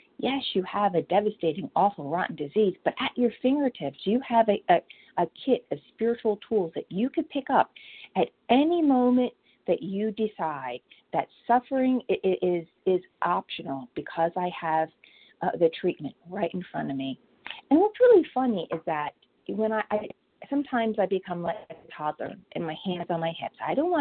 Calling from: Vineland, New Jersey, United States; I'm calling from Vineland, New Jersey.

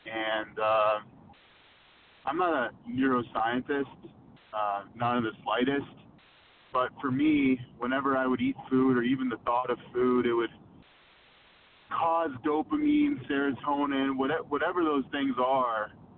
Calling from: New Jersey, United States; New Jersey. Sorry about that.

